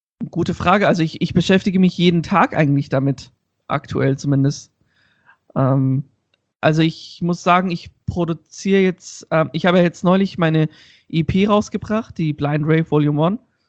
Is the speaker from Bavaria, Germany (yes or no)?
yes; Nuremberg, Bavaria, Germany; Ich komme aus Nürnberg